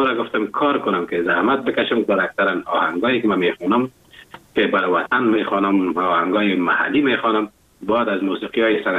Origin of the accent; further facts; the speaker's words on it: Afghanistan; now in Germany; وقتی که من اروپا آمدم آلمان آمدم تشویق هموطنها و تشویق تعداد زیاد از افغانهای ناظرینم